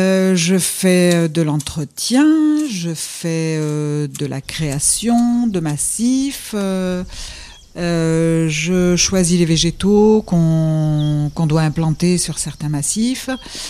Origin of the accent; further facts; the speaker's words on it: Auvergne-Rhône-Alpes, France; Moi, je suis dans la région en Occitanie depuis 30 ans. Je suis native du Beaujolais, je suis petite fille de viticultrice.